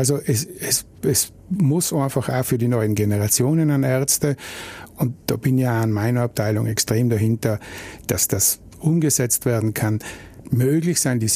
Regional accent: Bruneck, Trentino-Alto Adige, Italy; Also ich bin ja ein alteingesessener Brunecker, gebürtiger Brunecker.

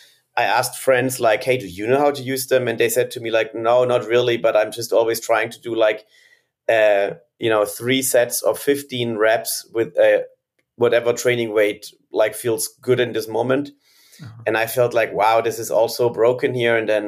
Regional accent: Germany; moved away as an adult; now in United States; So I was born and raised in Germany. I played a lot of soccer, but I never saw the gym from inside. Then I moved to the United States for my studies.

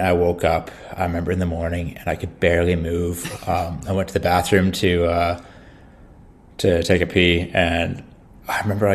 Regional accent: Saskatchewan, Canada; growing up in Saskatchewan, like, you know, you were never going to get those really.

